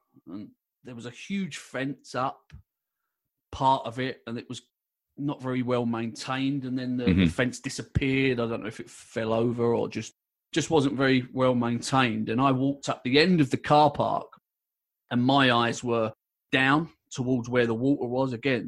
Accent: London, United Kingdom; I was born and raised in London. London is a concrete jungle, you know. We don't see trees until we're maybe 12 year old if we're lucky

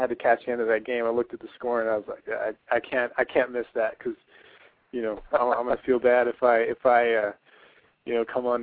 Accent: Arizona, United States; since I was a little kid growing up in Arizona watching the Arizona Wildcats play basketball

